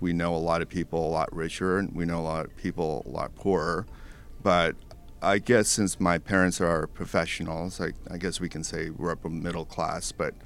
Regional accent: New York City, New York, United States; now in Portland, United States; we were priced out of New York City, my hometown.

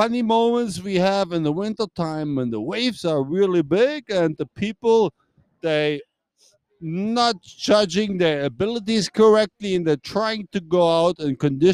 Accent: Germany; English is a second language; now in Cabarete, Dominican Republic; I'm from Germany, and I'm here since 1993

